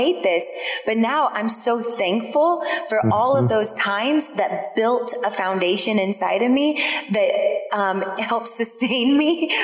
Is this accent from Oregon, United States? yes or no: yes; Oregon, United States; And I'm like, okay, I'm from Oregon.